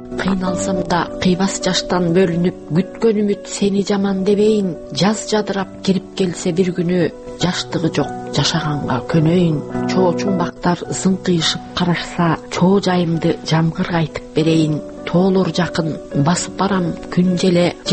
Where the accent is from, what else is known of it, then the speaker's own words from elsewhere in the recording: Bosteri, Issyk-Kul Region, Kyrgyzstan; Бостеринин тоолорунда көгүртүр көлдүн жээгинде бактылуу балалыгым өткөн.